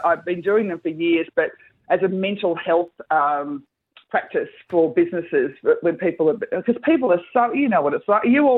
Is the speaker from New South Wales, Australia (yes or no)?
no; Dandenong, Victoria, Australia; And I grew up in Dandenong.